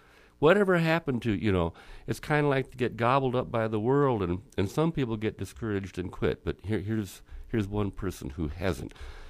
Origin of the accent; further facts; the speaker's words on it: Cleveland, Ohio, United States; moved away; now I come from Cleveland. Mm-hmm. We left in 47